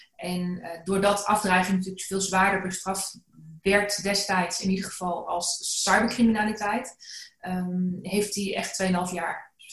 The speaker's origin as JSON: {"language": "Dutch", "town": "Elst", "region": "North Brabant", "country": "Netherlands", "said": "Ik kom zelf uit Elst. Nou, dat is niet heel ver bij Den Bosch vandaan."}